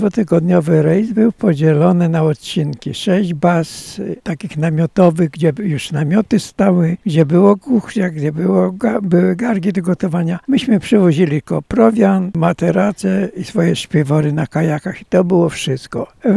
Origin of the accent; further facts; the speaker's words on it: Krasnystaw, Lublin Voivodeship, Poland; born there; moved away; Tak, w Krasnystawie się urodziłem. Ja i wyjechałem na 60 kilka lat temu.